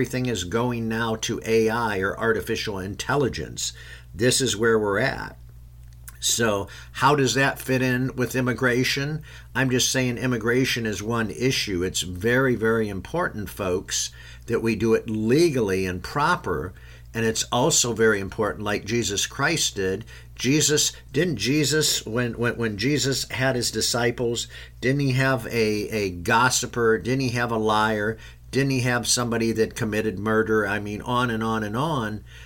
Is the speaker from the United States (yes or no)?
yes; Michigan, United States; I can tell you, having been born and raised in Michigan, lived there most of my life